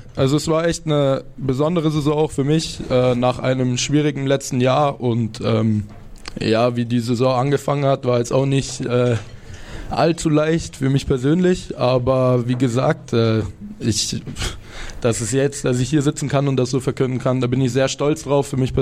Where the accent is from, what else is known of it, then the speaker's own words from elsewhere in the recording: Nuremberg, Bavaria, Germany; eigentlich als stolzer Nürnberger versuche ich immer ein bisschen um Fürth rumzukommen und es ein bisschen zu meiden.